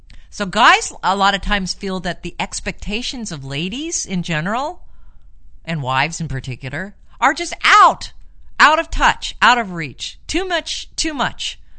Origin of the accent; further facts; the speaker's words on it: Los Angeles, California, United States; also born or lived in San Francisco; I'm a native. I grew up, I was born in Los Angeles. Lived in San Francisco for quite a while, though. Which was kind of cool. Got out of L.A.